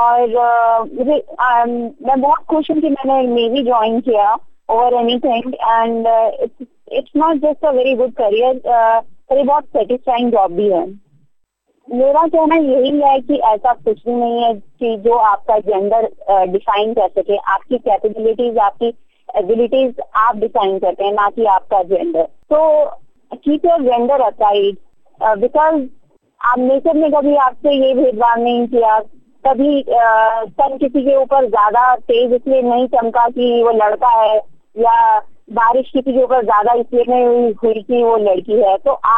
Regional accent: Himachal Pradesh, India; जब हम छोटे थे, मैं हिमाचल से बिलोंग करती हूँ

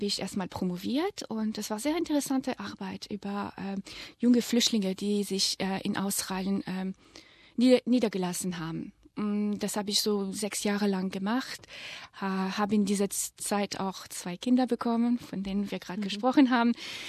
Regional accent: eastern France, France; accent: French; German is a second language; ich komme aus Frankreich. Ich komme aus Ostfrankreich

